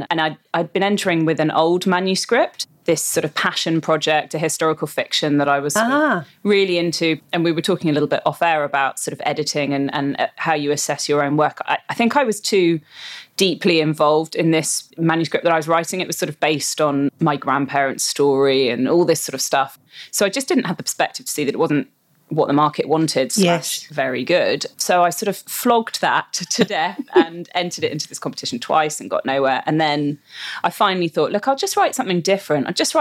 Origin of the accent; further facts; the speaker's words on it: London, United Kingdom; I'm from London originally, and I suppose I was a bit surprised by things being closed on Sundays and that sort of stuff.